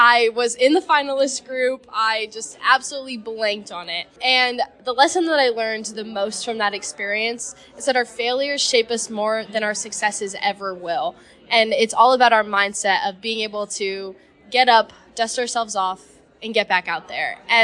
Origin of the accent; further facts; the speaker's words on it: New Mexico, United States; I come from New Mexico, where we're very traditional agriculture based in our SAEs.